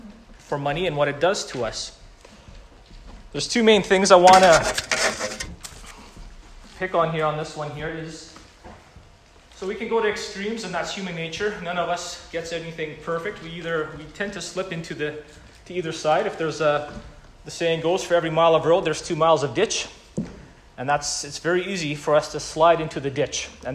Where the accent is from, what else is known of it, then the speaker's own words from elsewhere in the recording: Mexico; My dad would have grown up even poorer than I grew up in Mexico